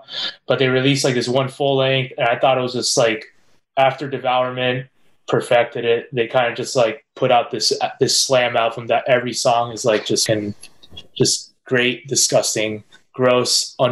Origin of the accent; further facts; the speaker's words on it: Elizabeth, New Jersey, United States; They're from my hometown. I'm from Elizabeth.